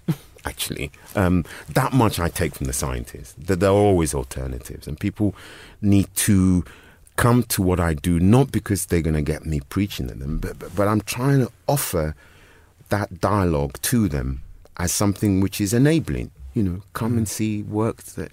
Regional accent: London, United Kingdom; born or raised there

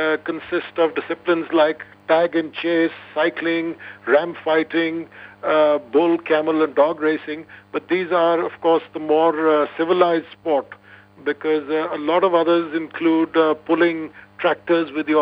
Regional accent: Punjab, India; It's in my home state of Punjab

